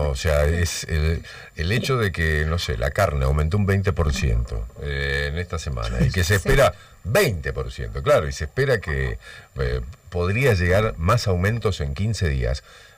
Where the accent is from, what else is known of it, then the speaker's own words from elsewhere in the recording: Argentina; Somos argentinos, estamos acostumbrados. Somos argentinos